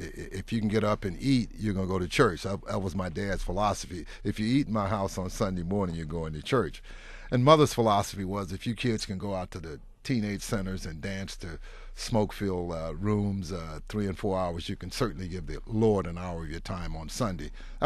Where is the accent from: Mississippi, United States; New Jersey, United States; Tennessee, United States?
Mississippi, United States; Gulfport; I think I had a wonderful experience as a young man growing up in Gulfport, Mississippi. It wasn't much as the northern sector of Mississippi was.